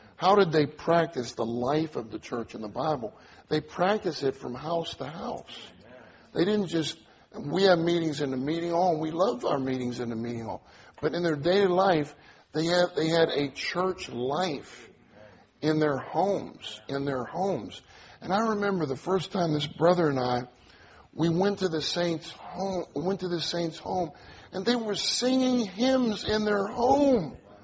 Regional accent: Pittsburgh, Pennsylvania, United States; I come from Pittsburgh too. We're from the same area.

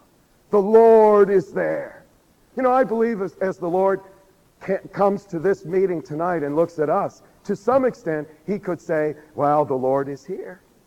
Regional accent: California, United States; You see, I'm from Southern California.

